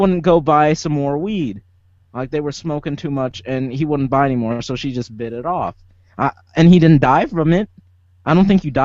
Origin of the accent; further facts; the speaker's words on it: Pennsylvania, United States; Hey, he's from my home state. Represent, boy.